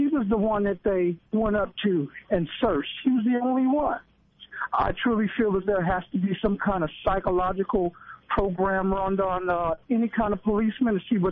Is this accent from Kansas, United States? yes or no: yes; Olathe, Kansas, United States; I'm from Olathe, Kansas.